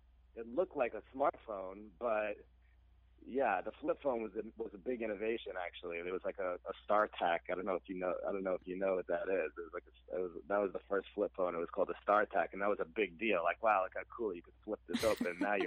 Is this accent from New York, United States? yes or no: yes; Brooklyn, New York, United States; now in Long Island, United States; I'm from Brooklyn originally. I was born and raised there.